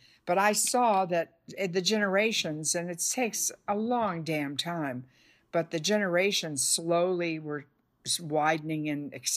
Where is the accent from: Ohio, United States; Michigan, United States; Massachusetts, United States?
Michigan, United States; Detroit; Yeah, all of my family are from Kentucky. Yeah, indeed. I mean, that generation of my parents. But I was born in Detroit and raised in Detroit. And I identify with Detroit more than I do the South.